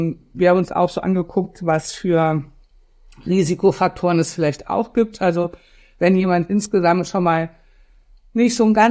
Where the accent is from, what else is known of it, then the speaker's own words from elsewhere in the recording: Cologne, North Rhine-Westphalia, Germany; Also ich komme aus Köln